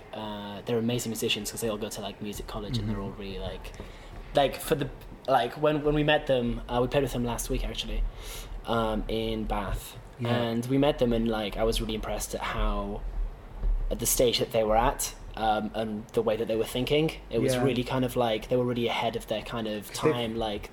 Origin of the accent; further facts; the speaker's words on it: Italy; Daisy and I grew up in Italy